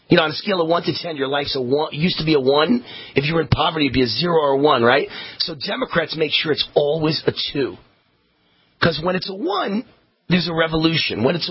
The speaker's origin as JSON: {"language": "English", "town": "Rochester", "region": "New York", "country": "United States", "tie": "born or raised there", "said": "My hometown of Rochester, New York, was no doubt one of the first to be destroyed by progressive nonsense."}